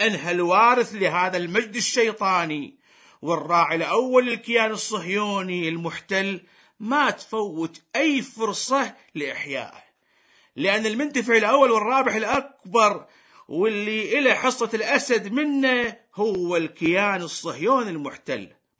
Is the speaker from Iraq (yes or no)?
yes; Iraq; ومنهم بلدنا العراق.